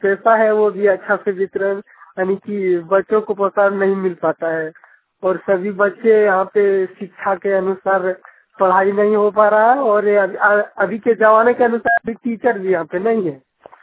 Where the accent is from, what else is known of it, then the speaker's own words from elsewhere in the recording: Dhilwa Chandi, Jharkhand, India; ग्राम ढीलवाचांडी पंचायत ढीलवाचांडी प्रखंड देवघर जिला देवघर का निवासी हूँ, राज्य झारखंड।